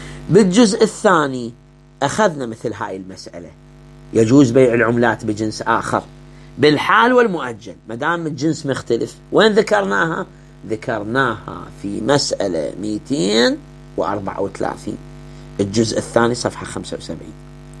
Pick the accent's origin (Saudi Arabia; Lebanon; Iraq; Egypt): Iraq; عندنا في العراق